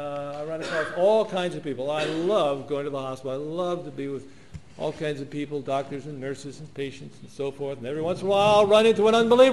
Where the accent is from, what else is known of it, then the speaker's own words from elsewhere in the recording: Philadelphia, Pennsylvania, United States; I'm from Philadelphia, born and raised in Philadelphia. Went to Simon Gratz High School.